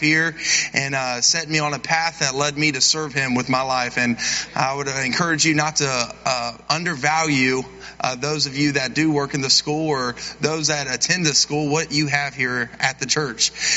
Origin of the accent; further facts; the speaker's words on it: Cincinnati, Ohio, United States; I grew up in Cincinnati, Ohio, grew up in the inner city.